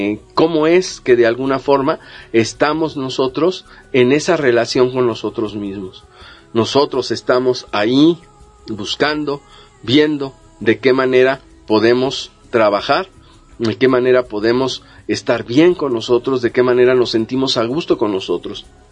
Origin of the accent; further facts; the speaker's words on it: Mexico; Como mexicanos somos un pueblo un tanto apático a la participación social